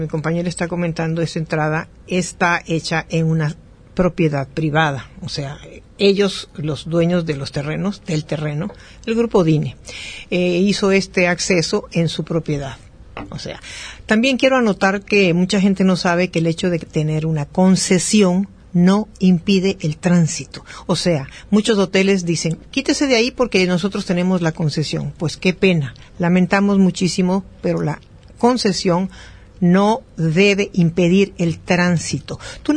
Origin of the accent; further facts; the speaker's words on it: Mexico; como mexicanos, no sabemos las leyes.